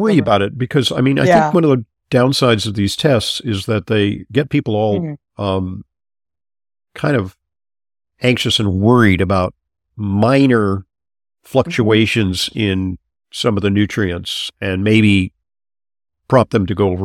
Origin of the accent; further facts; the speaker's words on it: Santa Monica, California, United States; I am from Los Angeles. I'm from Santa Monica originally, and it is a hotbed of integrative medicine.